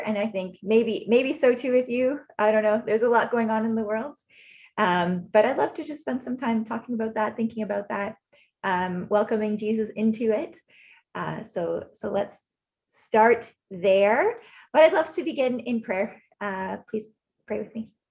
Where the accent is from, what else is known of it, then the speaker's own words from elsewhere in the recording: Waterloo, Ontario, Canada; now in Toronto, Canada; I grew up in Waterloo, fun fact, and so I'm just a neighbor growing up, but I've lived in Toronto for the last 11 years almost.